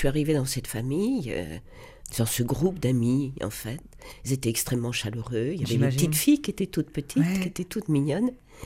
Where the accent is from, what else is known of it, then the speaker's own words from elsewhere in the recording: Nantes, Pays de la Loire, France; now in Rennes, France; Je me sens très bretonne, je suis nantaise.